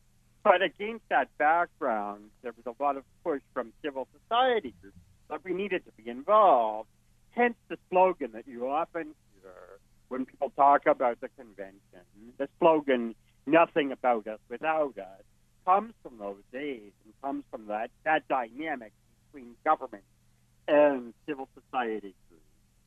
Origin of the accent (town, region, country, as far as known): Canada